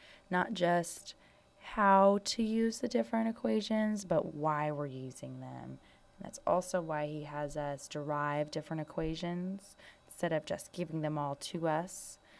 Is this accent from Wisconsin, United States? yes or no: no; Santa Cruz, California, United States; now in San Diego, United States; I am from Santa Cruz, California, which is up north in between San Francisco and Monterey. But I've lived in San Diego for 4 years now, and I like to call it my home.